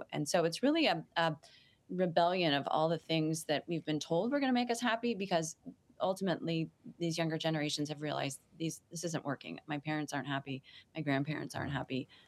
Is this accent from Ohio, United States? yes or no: no; Eugene, Oregon, United States; You know, I grew up in Eugene, Oregon, you know, the marijuana capital of the world, and thought, I'm doing the most rebellious thing ever by becoming a Catholic in my 20s.